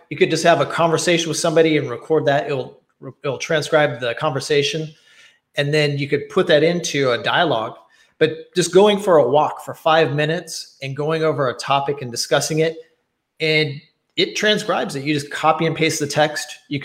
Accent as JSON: {"language": "English", "region": "Kansas", "country": "United States", "tie": "born or raised there", "said": "I grew up in Kansas, and some of my family, they don't move their mouth"}